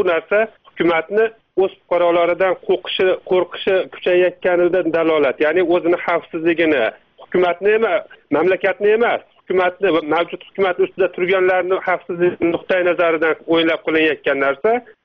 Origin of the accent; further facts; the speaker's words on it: Andijan, Andijan Region, Uzbekistan; now in Tashkent, Uzbekistan; Yo'q, men Andijondanman.